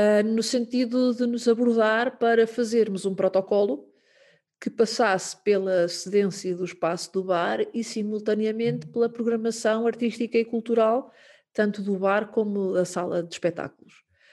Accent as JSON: {"language": "Portuguese", "town": "Buarcos", "region": "Coimbra", "country": "Portugal", "said": "Eu não sou de Buarques, sou da Praia de Buarques."}